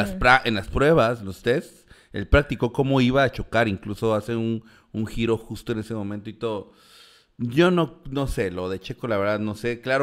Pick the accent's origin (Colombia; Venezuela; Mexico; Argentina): Mexico; Tizapán; accent: Mexican; Pero yo lo digo así con mi acento mexa